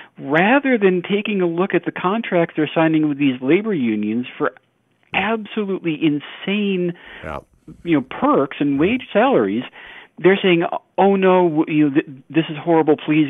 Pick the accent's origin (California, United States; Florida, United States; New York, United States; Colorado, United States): New York, United States; Rochester; I consider myself a refugee from New York State. I grew up around Rochester, New York, and part of the reason why I left is that I could see where things were headed.